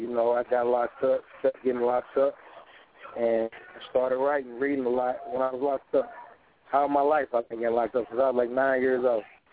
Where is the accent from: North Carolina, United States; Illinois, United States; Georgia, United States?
Illinois, United States; Chicago; also born or lived in Mississippi; I'm from Chicago originally, but I was out here in Mississippi, Indiana, a lot of like back and forth.